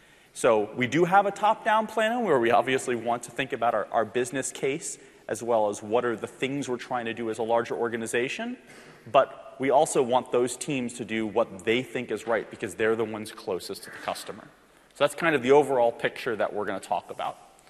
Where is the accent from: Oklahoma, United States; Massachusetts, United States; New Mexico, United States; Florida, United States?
Florida, United States; Miami; moved away as an adult; now in Seattle, United States; I'm from the States, obviously. Originally from Miami, Florida, where I lived for most of my life until I came out to Seattle to work for Microsoft right out of college.